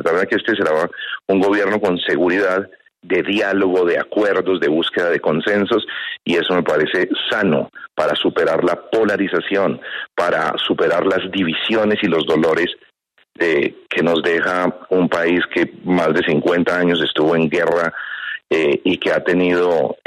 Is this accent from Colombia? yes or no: yes; Colombia; cuáles son aquellas cosas que nos unen como colombianos